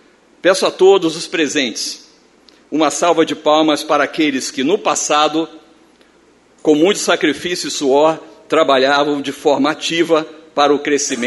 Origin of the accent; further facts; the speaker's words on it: Rio de Janeiro, Brazil; moved away as an adult; now in Santa Maria de Jetibá, Brazil; eu estou aqui na condição de cidadão de Santa Maria de Jetibá. Eu vim para esta cidade para cuidar da saúde da minha sogra. Sou natural do Rio de Janeiro.